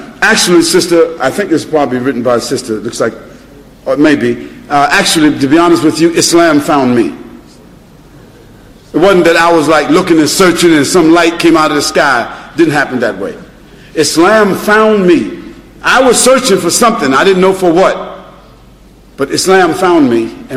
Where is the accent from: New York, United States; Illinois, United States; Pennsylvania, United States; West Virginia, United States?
New York, United States; Brooklyn; also born or lived in Harlem, United States; Brooklyn, New York, where I was raised, I was born in Harlem, but I was raised in Brooklyn, New York.